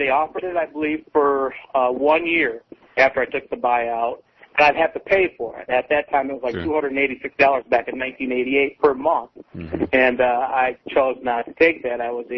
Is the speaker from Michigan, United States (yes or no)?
yes; Grand Rapids, Michigan, United States; Yeah, I'm from Grand Rapids.